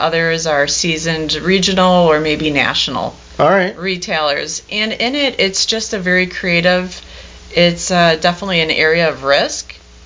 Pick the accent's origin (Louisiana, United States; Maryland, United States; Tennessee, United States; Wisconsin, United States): Wisconsin, United States; Madison; Having been born and raised in the Madison area, I've been here 46 years, that knowledge is invaluable.